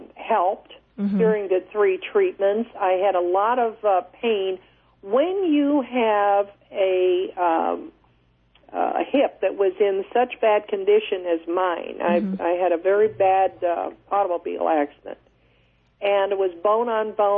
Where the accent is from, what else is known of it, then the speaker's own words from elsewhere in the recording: Washington, District of Columbia, United States; Well, I was born in Georgetown Hospital in Washington, D.C. in 1937.